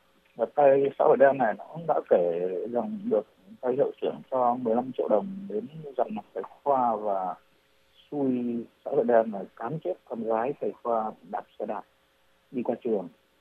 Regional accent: Thường Tín, Hanoi, Vietnam; Tôi đang ở huyện Thường Tín, thành phố Hà Nội, quê nhà tôi.

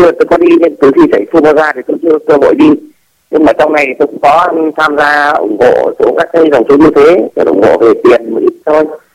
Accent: Hanoi, Vietnam; Nó từ mình, quê mình như Tấn Ninh mình, mà tôi lớn lên Hà Nội từ bé.

